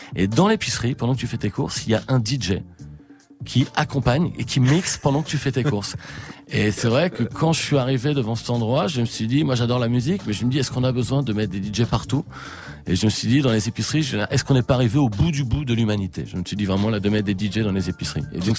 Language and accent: French; Chinon, Centre-Val de Loire, France; parce que moi j'ai grandi à Chinon